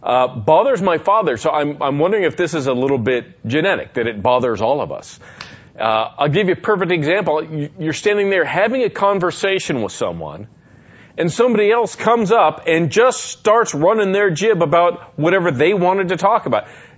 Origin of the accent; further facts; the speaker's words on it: Las Vegas, Nevada, United States; For my entire life growing up in Las Vegas, Valley Hospital was a place to go.